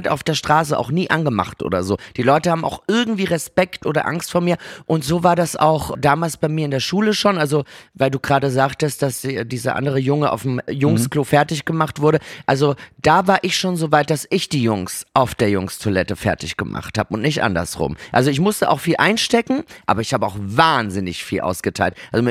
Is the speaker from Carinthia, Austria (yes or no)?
yes; Carinthia, Austria; now in Germany